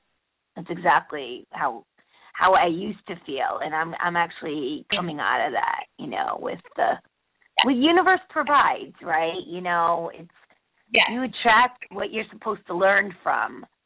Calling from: New York, United States; I'm calling from New York.

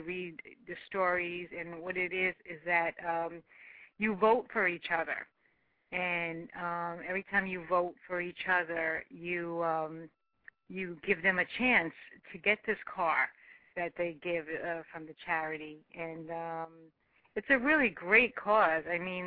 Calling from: New York, United States; I'm calling you from New York.

